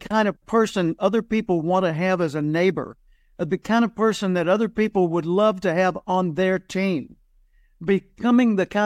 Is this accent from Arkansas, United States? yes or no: yes; Little Rock, Arkansas, United States; born there; Yeah, I was born in Little Rock, Arkansas, and my dad was a telephone repairman